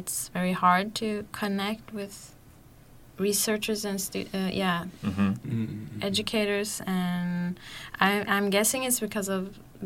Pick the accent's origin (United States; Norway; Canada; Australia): Norway; Oslo; English is a second language; I'm from Oslo. I grew up here. I was born here. All my family members are here.